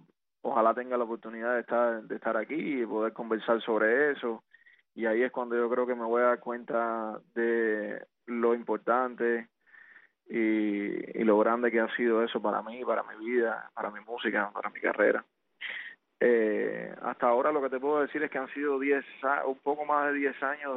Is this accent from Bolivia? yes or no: no; Cuba; yo traté de hacer muchas canciones que estuvieran vinculadas a mi infancia, a mi desarrollo en Cuba, a mis amigos, a mis maestros, a mi familia.